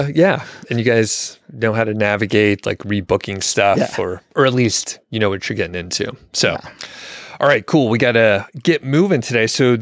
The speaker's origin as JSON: {"language": "English", "region": "the South", "country": "United States", "said": "Some other people from the South, like I'm originally from the South"}